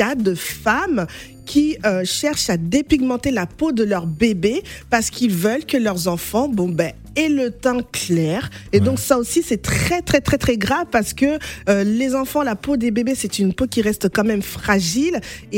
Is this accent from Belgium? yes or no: no; Kinshasa, DR Congo; je suis congolaise de Kinshasa